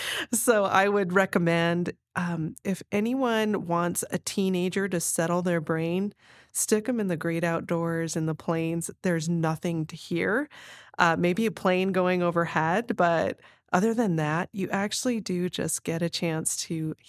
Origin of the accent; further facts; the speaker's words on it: Wyoming, United States; I grew up again here in Wyoming and would train up at Kirk Gowdy because of the high altitude